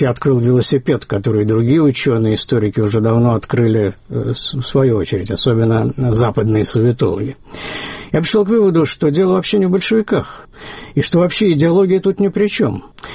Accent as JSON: {"language": "Russian", "region": "Saint Petersburg", "country": "Russia", "tie": "born or raised there", "moved": "as an adult", "said": "Я ленинградец, прожил в Ленинграде 43 года. Я земляк Путина."}